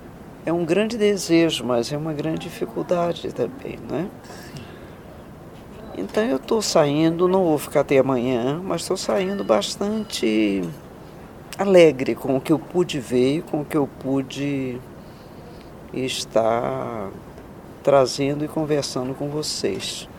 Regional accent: Salvador, Bahia, Brazil; Morei em São Paulo 30 anos. Fui professora aqui da Medicina Preventiva da USP, mas atualmente eu estou na Bahia, porque eu sou soteropolitana.

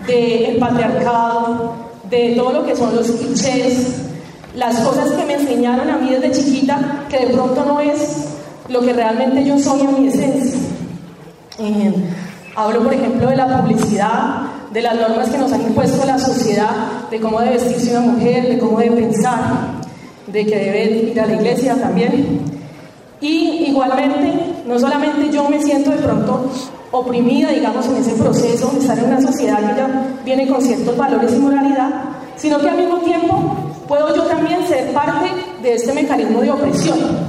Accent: Génova, Quindío, Colombia; vengo de Génova, Quindío, que llaman la estrella hídrica del Quindío.

